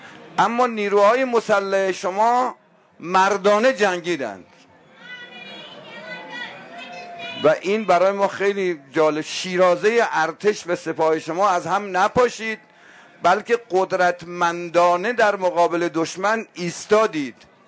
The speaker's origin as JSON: {"language": "Persian", "country": "Iran", "said": "پرسیدن اهل کجایی، گفتم که من اهل ایرانم، تا گفتم اهل ایرانم"}